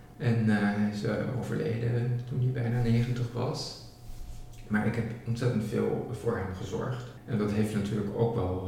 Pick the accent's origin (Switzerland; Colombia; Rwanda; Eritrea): Switzerland; Dutch is a second language; moved away as an adult; now in Netherlands; Ik ben in Zwitserland opgegroeid in een echte katholieke gemeenschap. Ja. Dus mijn familie in Zwitserland is ook heel katholiek. Dus ik heb eigenlijk mijn coming out pas gehad na mijn emigratie naar Nederland.